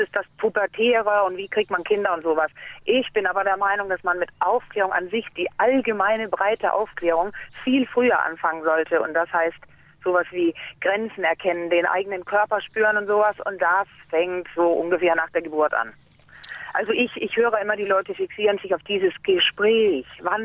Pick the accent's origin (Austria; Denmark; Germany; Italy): Denmark; German is a second language; Nein, gerade darüber nicht, weil ich bin ja Dänin.